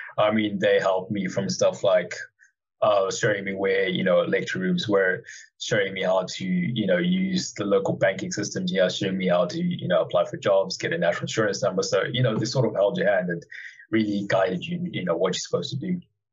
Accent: Zimbabwe; moved away; I'm coming from Zim. I think it's about 6,000 odd miles. So it's definitely quite a walk from Zim.

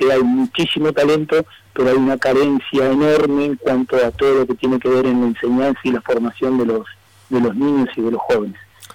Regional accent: Argentina; yo soy potestad del fútbol argentino, nací y me crié acá, y nací y me crié en un potrero embragado, en mi pueblo natal.

